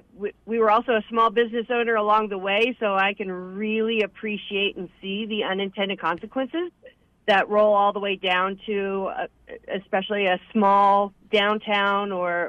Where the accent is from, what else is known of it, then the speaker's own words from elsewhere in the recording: Fort Collins, Colorado, United States; being in Fort Collins is fantastic. I really do love my hometown, but we have an incredibly active political environment here in Fort Collins